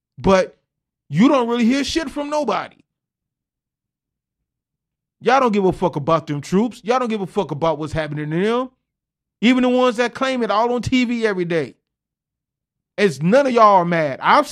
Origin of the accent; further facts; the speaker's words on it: Los Angeles, California, United States; born there; You know, I'm an American. I was born here in Los Angeles, as a matter of fact.